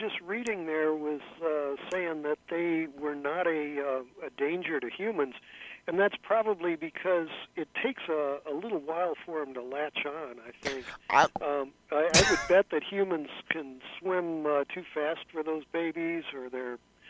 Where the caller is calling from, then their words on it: San Francisco, California, United States; I'm listening online out San Francisco.